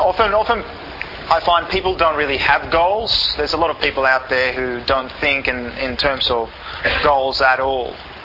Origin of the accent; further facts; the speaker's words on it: Sweden; and I grew up in Sweden, as I told you before.